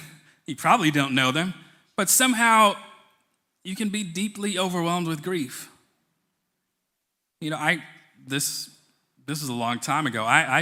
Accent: Queens, New York, United States; but I grew up in Queens, and I was miles away from home and full of anger and rage. And I was walking, so if some of you, like I used to live in South Jamaica, Queens, like not far from Baisley Projects

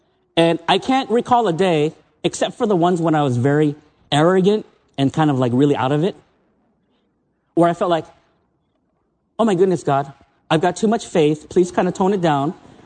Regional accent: United States; now in Japan; I'm American. I grew up in the U.S., but I've been in Japan for almost 30 years.

